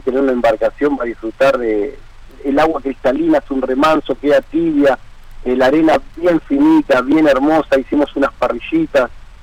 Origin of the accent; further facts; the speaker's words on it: Avellaneda, Buenos Aires Province, Argentina; also born or lived in Palma de Mallorca, Spain; Yo soy oriundo de Buenos Aires, Avellaneda, zona sur, 10 años en Palma de Mallorca y las Baleares. Y ahí conocí Cataratas y dije, si regreso a Argentina, es ese lugar, y acá estoy.